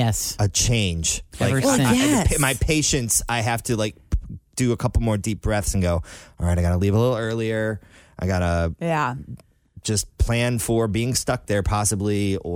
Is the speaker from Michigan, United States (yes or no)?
yes; Michigan, United States; Like growing up in Michigan's flat, you know, it snows.